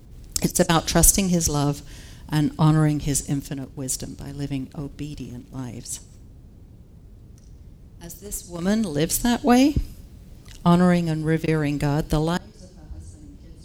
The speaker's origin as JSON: {"language": "English", "region": "England", "country": "United Kingdom", "tie": "born or raised there", "lives_now": "United States", "said": "Growing up in England, I remember hearing you shouldn't praise kids too much because they become precocious. I think in America, we've probably gone to the other extreme now."}